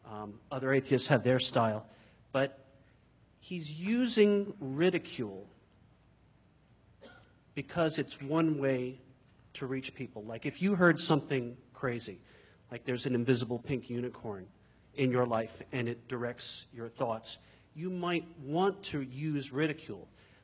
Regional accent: Bronx, New York, United States; moved away; also born or lived in Ohio; I'm originally from the Bronx. And the East Coast Christianity looks nothing like Ohio Christianity. And I've been here for 14 years now.

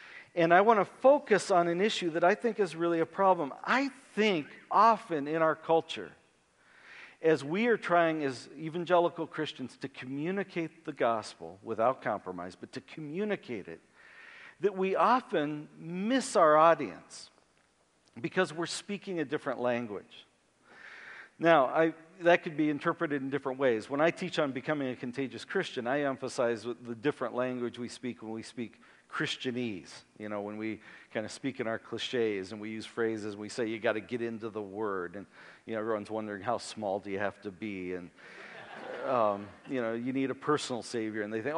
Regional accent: Akron, Ohio, United States; also born or lived in Youngstown; Now, I was born in Youngstown, Ohio. I don't know if that's a good thing or a bad thing. Apparently, it's okay. And then we moved to Akron, Ohio, when I was about this week.

